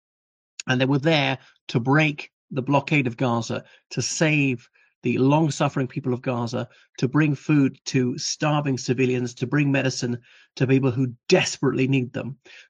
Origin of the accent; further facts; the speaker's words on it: Ireland; o everybody … from Ireland.